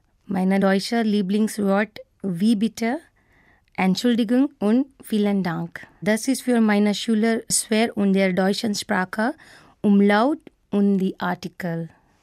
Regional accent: Ahmedabad, Gujarat, India; German is a second language; now in Bangalore, India; Ich bin Indien. Eigentlich komme ich aus Ahmedabad. Doch seit einiger Zeit lebe ich mit meiner Familie in Bangalore. Ich bin geboren im Jahr 1977.

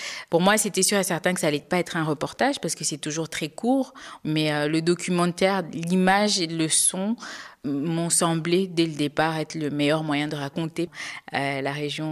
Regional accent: Bukavu, South Kivu, DR Congo; moved away as an adult; also born or lived in Kinshasa; now in Belgium; une région dont je suis originaire, donc la région du Sud Kivu, à Bukavu. J'ai grandi et j'ai fait mes études jusqu'à un certain âge avant d'aller à Kinshasa dans la capitale.

